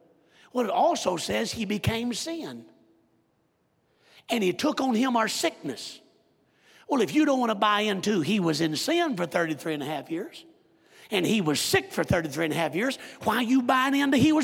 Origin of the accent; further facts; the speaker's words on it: the South, United States; I don't know how it is in Colorado, but when I grew up in the South, if you had money, you wasn't spiritual.